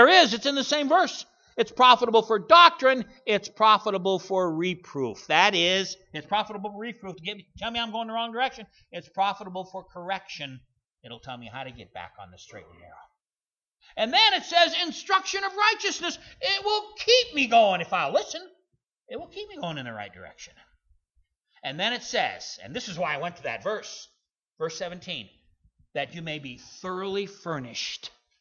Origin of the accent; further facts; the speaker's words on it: Montana, United States; I'm from Western Montana. We're surrounded by Mormons who do good works.